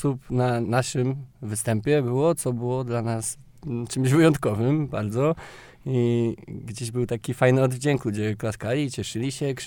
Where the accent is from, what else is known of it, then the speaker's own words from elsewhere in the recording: Lubawa, Warmian-Masurian Voivodeship, Poland; zagrałem w moim rodzinnym miasteczku w Lubawie